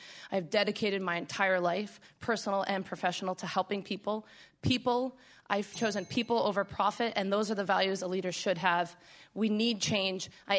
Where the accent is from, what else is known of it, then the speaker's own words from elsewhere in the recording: Cooperstown, New York, United States; I'm from Cooperstown. My family's been living in Cooperstown for actually 8 generations, and we've been farming there for 5 generations. So my roots are deep, and they are strong in this community.